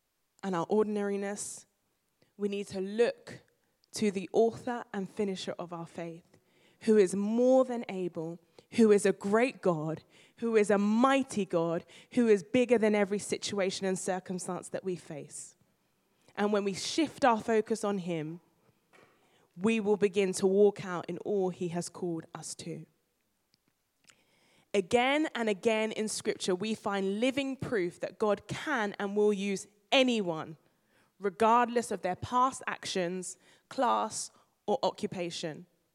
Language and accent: English; Nigeria; Yeah, and I'm Nigerian, so I respect my elders.